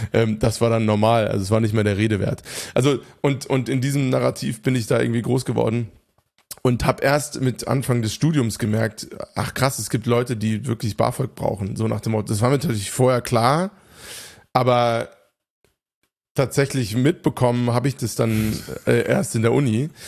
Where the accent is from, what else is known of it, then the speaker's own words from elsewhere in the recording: Hofheim, Hesse, Germany; Hofheim, wo einfach Reichtum zur absoluten Tagesordnung gehörte. Also ich bin aufgewachsen im Umfeld, wo es komplett normal war auf meiner Schule.